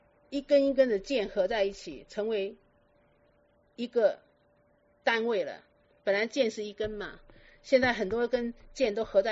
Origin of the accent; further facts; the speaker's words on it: China; 所以肺我们中国人就说它是属于金